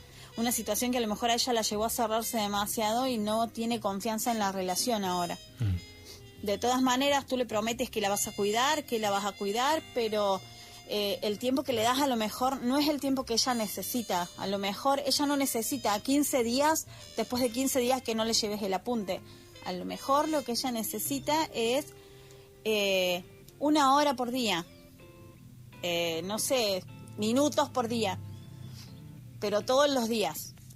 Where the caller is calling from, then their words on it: Argentina; desde Argentina